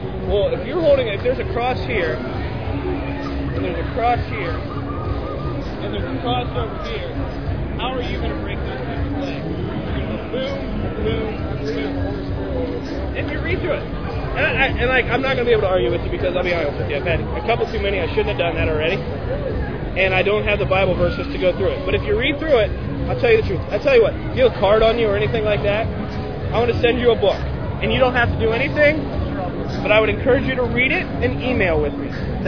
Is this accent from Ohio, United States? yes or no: yes; Columbus, Ohio, United States; Columbus, Ohio.